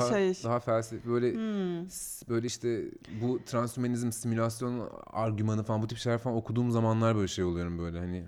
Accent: Istanbul, Turkey; İstanbul.

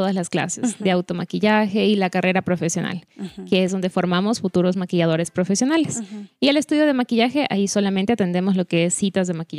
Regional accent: Zaruma, El Oro, Ecuador; now in Cuenca, Ecuador; Bueno, yo no soy de Cuenca, yo soy de la ciudad de Zaruma, El Oro.

